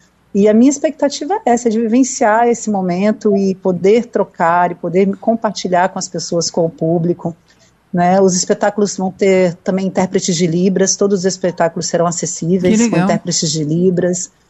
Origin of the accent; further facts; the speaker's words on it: Brasília, Federal District, Brazil; also born or lived in Rio de Janeiro; eu nasci no Rio, mas eu fui criada em Brasília.